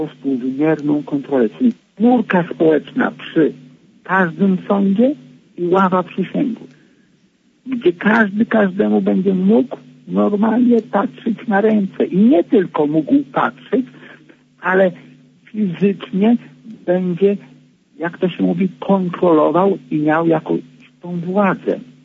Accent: Warmian-Masurian Voivodeship, Poland; now in Warsaw, Poland; jestem, no, od 3 lat praktycznie, prawie, że cały czas w Warszawie, pochodzę spod Olsztyna.

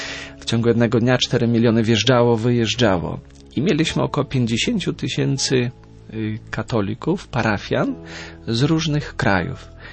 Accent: Belarus; born there; Polish is a second language; Urodziłem się w ZSSR, tylko w 6 kilometrach od polskiej granicy, ale na terenie Związku Radzieckiego. Pochodzę ze Związku Radzieckiego, dzisiejsza Białoruś, tylko w 6 kilometrach od polskiej granicy.

